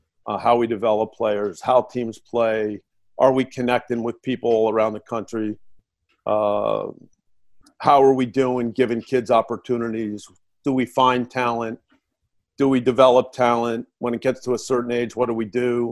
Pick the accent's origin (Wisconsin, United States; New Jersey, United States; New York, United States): New Jersey, United States; let's be clear, I'm from New Jersey, so guy could be a man or a woman.